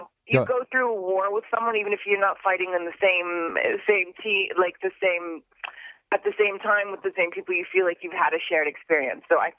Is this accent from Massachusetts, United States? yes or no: yes; Massachusetts, United States; I'm from Massachusetts, so, you know, the winter is long and hard.